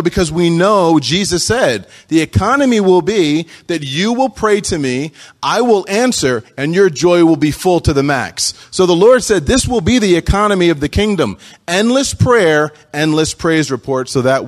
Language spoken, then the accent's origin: English; Philadelphia, Pennsylvania, United States; I am from Philly, which is the city of brotherly shove.